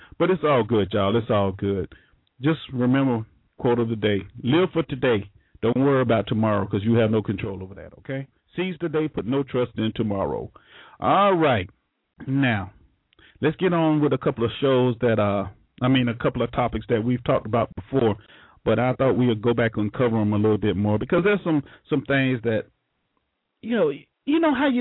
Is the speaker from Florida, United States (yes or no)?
yes; Florida, United States; Now, you know, look, I was raised in Florida, okay? I'm going to tell you, I was raised in Florida.